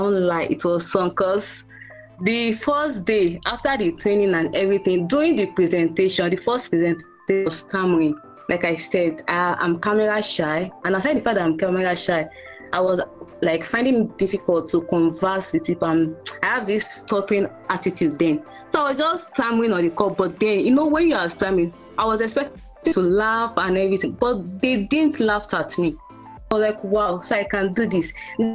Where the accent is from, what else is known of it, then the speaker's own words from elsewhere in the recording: Port Harcourt, Rivers, Nigeria; now in Ilorin, Nigeria; Born and brought up in Nigeria, Port Harcourt, Rivers State.